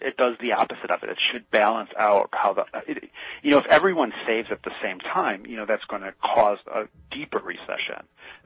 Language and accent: English; Chicago, Illinois, United States; I'm from Chicago originally, where there's a complete disaster in how their parking meters are set up.